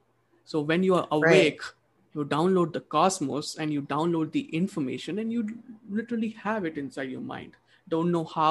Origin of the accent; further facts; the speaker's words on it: India; English is a second language; Yeah, it's just a different pronunciation because I'm an Indian.